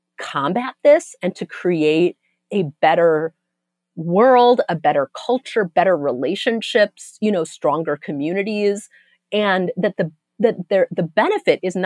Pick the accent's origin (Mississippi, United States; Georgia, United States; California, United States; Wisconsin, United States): California, United States; Berkeley; this doesn't really apply to me because I grew up in Berkeley.